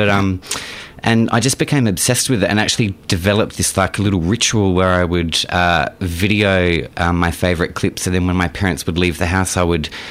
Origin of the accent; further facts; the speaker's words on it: Adelaide, South Australia, Australia; now in Melbourne, Australia; So, I grew up in Adelaide